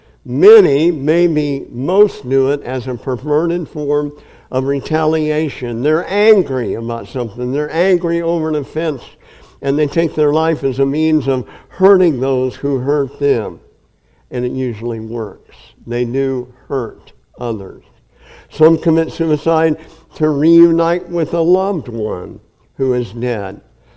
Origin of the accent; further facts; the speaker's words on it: Napanee, Nebraska, United States; I grew up in Napanee, Nebraska, population 200. The neighboring towns had no more than 1,000 people in them.